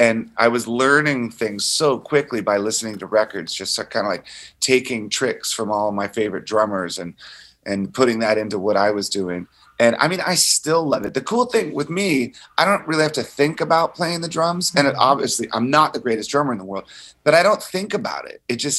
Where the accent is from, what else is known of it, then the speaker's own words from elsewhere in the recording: Springfield, Virginia, United States; I'm from Virginia, just outside mm-hmm. of D.C.